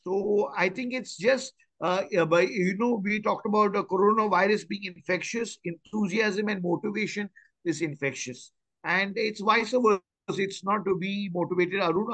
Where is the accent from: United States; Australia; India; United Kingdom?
India; Mumbai, Maharashtra; I'm from South Bombay